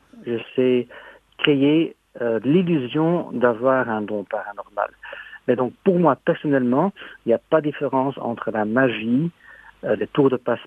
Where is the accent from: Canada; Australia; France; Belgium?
Belgium; Flanders; Ici, chez moi, en Belgique, en Flandre, les gens sont encore beaucoup plus réservés